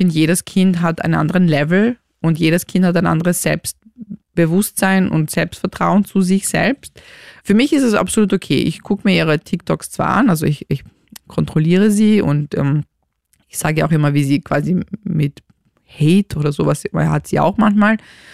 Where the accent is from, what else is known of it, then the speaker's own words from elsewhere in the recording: Graz, Styria, Austria; also born or lived in Romania; Also ich bin in Graz aufgewachsen und ich bin ja ursprünglich aus Rumänien